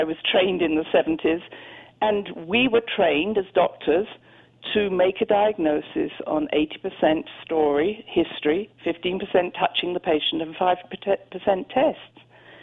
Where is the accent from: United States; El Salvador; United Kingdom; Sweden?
United Kingdom; I was brought up in Britain, but my mother and my grandmother, etc., were all from Scotland